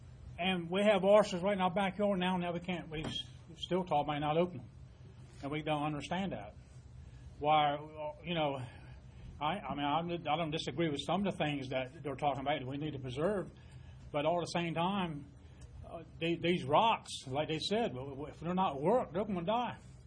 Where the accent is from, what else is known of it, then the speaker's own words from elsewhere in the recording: Sykes, United States; I'm also from Sykes.